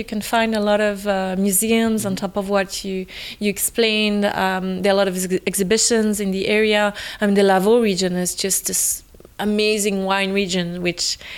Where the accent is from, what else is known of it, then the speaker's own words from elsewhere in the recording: Lausanne, Vaud, Switzerland; I'm from Lausanne originally. My mom is Belgian and my dad is from Vevey, not very far from here, but I was born in Lausanne.